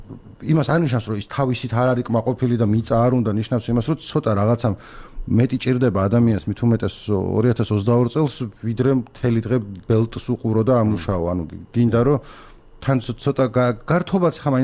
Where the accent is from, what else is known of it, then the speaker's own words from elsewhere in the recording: Imereti, Georgia; იმიტომ რომ მე თვითონაც იმერელი ვარ